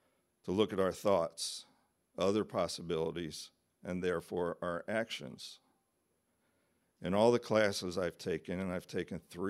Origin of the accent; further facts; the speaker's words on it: Philadelphia, Pennsylvania, United States; So my background is I was born and raised Jewish back in Philadelphia. I was bar mitzvahed. I went all the way through Hebrew high school.